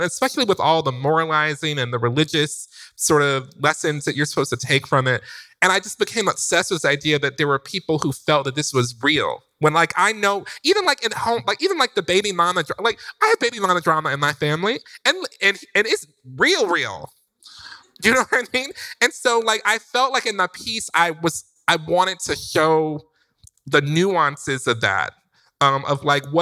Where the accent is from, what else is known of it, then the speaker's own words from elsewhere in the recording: Detroit, Michigan, United States; he's from South Carolina and I'm from Detroit.